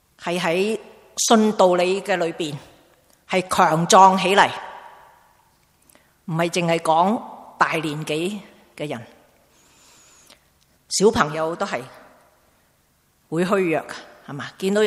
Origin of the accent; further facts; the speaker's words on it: China; 不像我们中国人这样大食